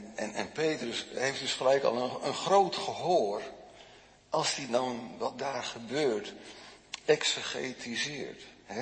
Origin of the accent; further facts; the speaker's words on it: Netherlands; Ik denk dat wij als Hollanders al afgehaakt hadden bij het tweede gebod.